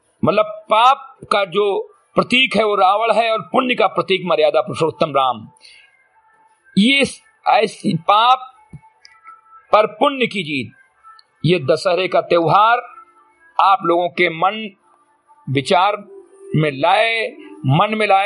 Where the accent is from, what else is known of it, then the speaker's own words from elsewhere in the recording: Bahraich, Uttar Pradesh, India; ग्राम सभा सिमरी घटेही, विकास खंड मेनपुरवा, जनपद बहराइच का मूल निवासी हूं